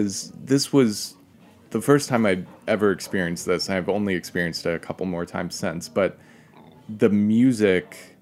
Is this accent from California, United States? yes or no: no; New Hampshire, United States; I grew up in New Hampshire.